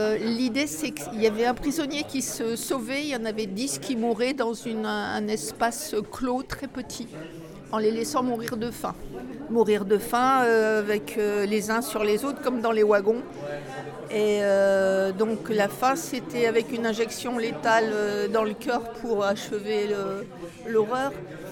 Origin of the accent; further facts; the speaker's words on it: Hauts-de-France, France; Donc en tant que nordiste, c'est la mine.